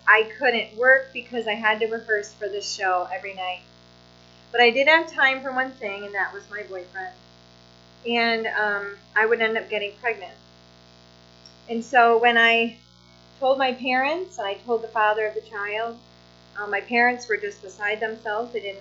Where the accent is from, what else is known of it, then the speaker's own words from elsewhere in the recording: Whitney Point, New York, United States; I grew up in Whitney Point. I don't know anybody know where Whitney Point is.